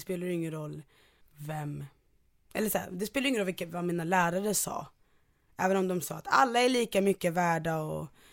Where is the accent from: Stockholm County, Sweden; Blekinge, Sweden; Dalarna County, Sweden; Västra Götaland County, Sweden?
Stockholm County, Sweden; Fisksätra; Och att jag var från liksom Fisksätra, där det var knasigt hela tiden.